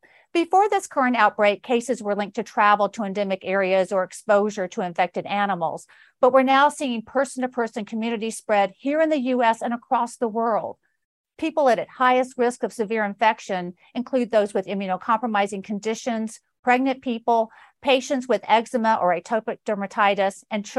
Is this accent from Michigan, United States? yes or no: no; Georgia, United States; Florida, my home state of Georgia, and also Texas.